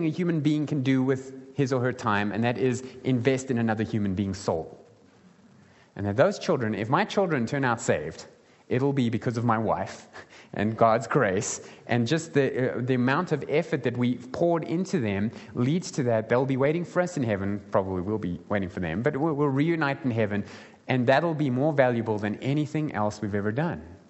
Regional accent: South Africa; I'm South African, and we're going to go somewhere in the world

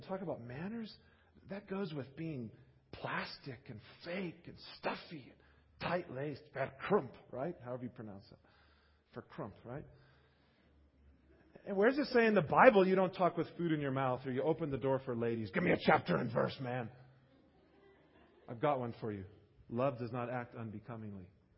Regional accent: United States; I feel a little strange because I'm an American and we're one of the rudest, most unmannerly nations.

